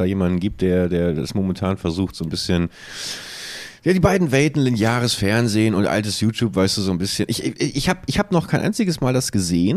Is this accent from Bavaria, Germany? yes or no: no; Buchholz in der Nordheide, Lower Saxony, Germany; als damals in meiner alten Heimatstadt Buchholz, liebe Grüße wieder